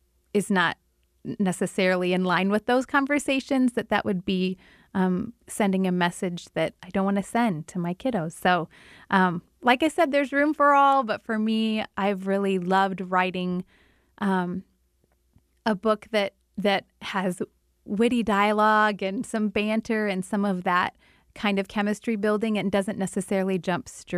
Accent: Iowa, United States; I'm from Iowa, but I am not a dummy.

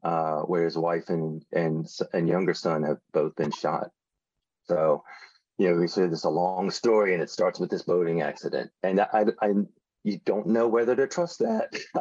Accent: Aiken, South Carolina, United States; I'm from Aiken, South Carolina originally

